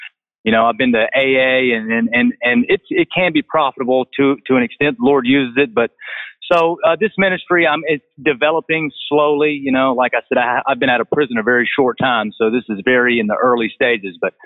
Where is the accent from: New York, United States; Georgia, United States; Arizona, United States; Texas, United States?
Georgia, United States; Augusta; now in Greenwood, United States; I'm originally from Augusta, Georgia